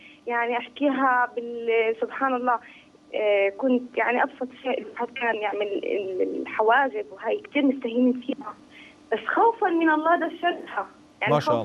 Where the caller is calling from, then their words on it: Amman, Amman Governorate, Jordan